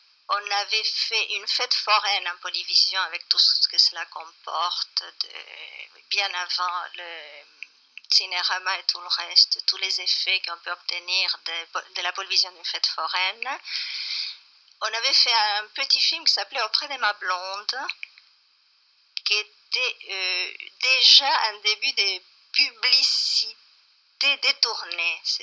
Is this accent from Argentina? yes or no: yes; Buenos Aires, Argentina; French is a second language; parce que je suis née en Argentine et à Buenos Aires, je fréquentais beaucoup des ciné-clubs et la cinémathèque.